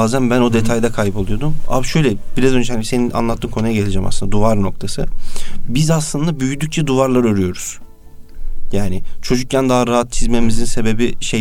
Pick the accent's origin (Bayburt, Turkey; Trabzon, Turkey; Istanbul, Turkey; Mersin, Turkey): Istanbul, Turkey; Ben orada doğdum büyüdüm. Sabah okula giderken işte bardak şıngırtılarıyla giderdim.